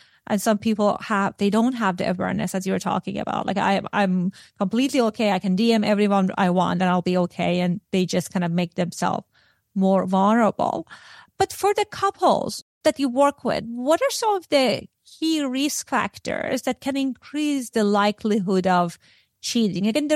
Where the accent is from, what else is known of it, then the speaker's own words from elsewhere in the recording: Iran; I grew up in Iran, and Iran, it's a very now, like not before, I mean, last 40 years, a very religious country and very patriarchal